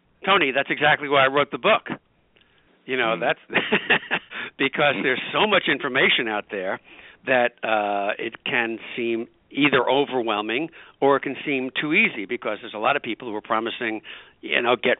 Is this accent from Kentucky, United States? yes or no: no; Queens, New York, United States; now in Great Neck, United States; I'm calling in from Long Island, New York, and I'm currently in Nassau County, Great Neck, New York, and I'm from just across the border in Queens. So I'm a New York boy.